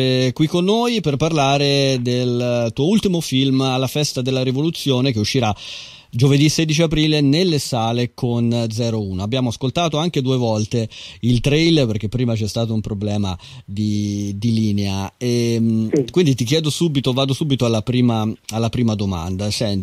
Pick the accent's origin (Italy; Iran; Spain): Italy; Florence, Tuscany; noi siamo di Firenze